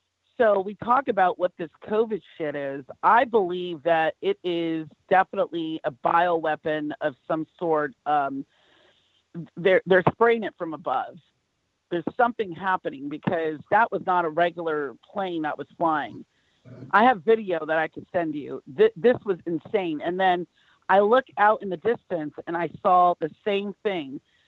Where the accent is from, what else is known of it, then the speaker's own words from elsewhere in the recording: California, United States; I'm from California.